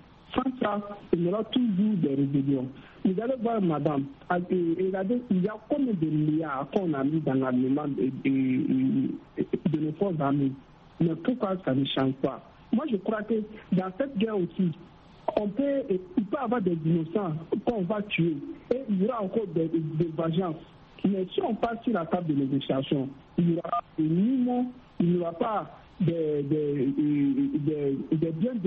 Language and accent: French; Burkina Faso; Si vous regardez les images, et voilà la toile, même chez moi, au Burkina Faso, même ailleurs